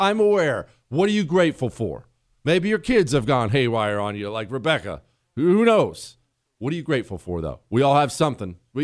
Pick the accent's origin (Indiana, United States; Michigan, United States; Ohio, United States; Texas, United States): Ohio, United States; I'm from Ohio.